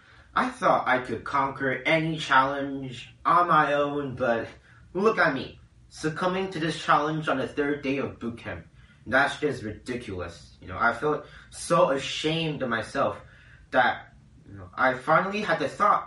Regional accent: Taipei, Taiwan; I'm from Taipei, Taiwan.

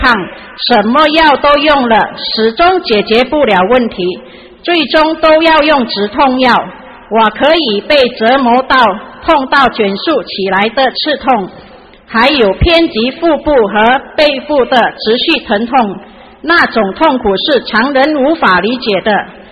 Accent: Perak, Malaysia; 我是来自马来西亚霹雳巴干车来的

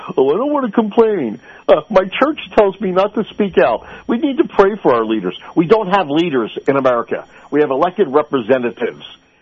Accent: Philadelphia, Pennsylvania, United States; also born or lived in Lock Haven / Florida; Born and raised in Philadelphia, lived in, Lock Haven, Center County, for over 10 years, Florida, all over the place.

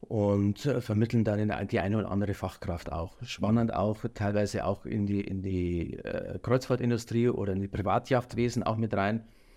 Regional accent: Weiden, Bavaria, Germany; now in Weiden, Germany; dann ist die Entscheidung letztendlich auf meine Heimat gefallen, auf Weiden, weil meine Frau kannte Weiden sowieso durch mehrere Besuche und ich habe immer eine sehr, sehr enge Verbindung zur Heimat und zur Oberpfalz.

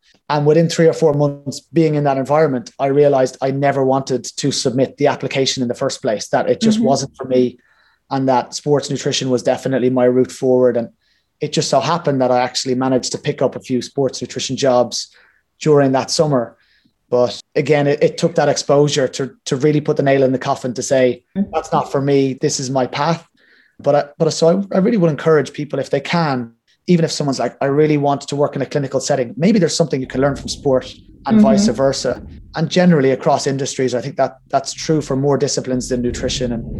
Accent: Ireland; I mean, being Irish, when I was going through the education system, there was never any sports nutrition qualifications here.

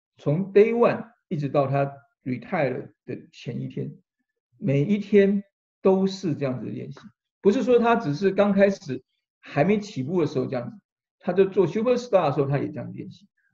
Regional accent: China; 其实呢我们中国人有听过一个叫做周楚除三害，有没有？

